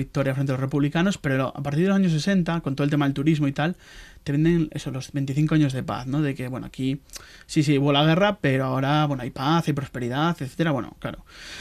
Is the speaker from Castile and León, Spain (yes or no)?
no; Asturias, Spain; ahora en Asturias, soy asturiano